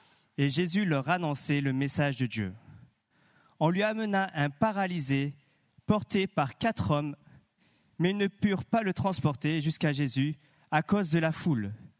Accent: Marseille, Provence-Alpes-Côte d'Azur, France; Comme je viens de Marseille

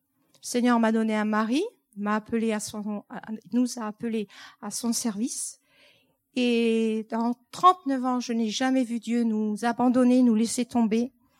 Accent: East France, France; now in Montpellier, France; moi, je suis issue de l'Est de la France. Ok, j'ai voyagé un peu partout et je me retrouve à Montpellier.

